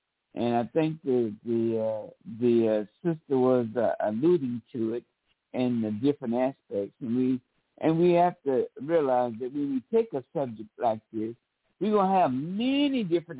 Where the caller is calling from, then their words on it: Mobile, Alabama, United States; in Mobile, Alabama.